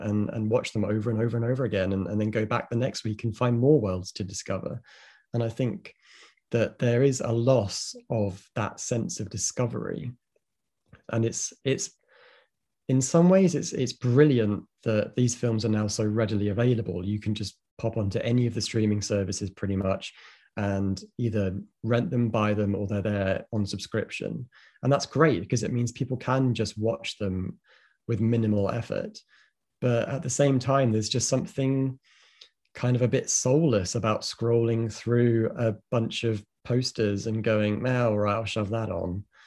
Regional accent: East of England, United Kingdom; It's like a tiny independent store in my hometown in the middle of nowhere in Suffolk.

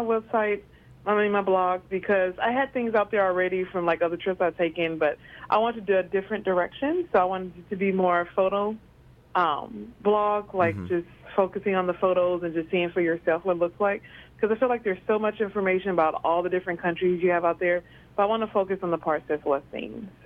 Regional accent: St. Louis, Missouri, United States; I'm originally from North St. Louis, and there, as you know, there's a lot of gun crime there.

